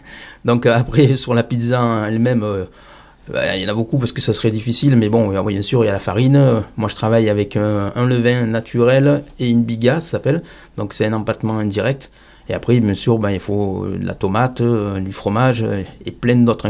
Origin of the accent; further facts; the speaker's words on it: Aubenas, Auvergne-Rhône-Alpes, France; je suis originaire d'Aubenas.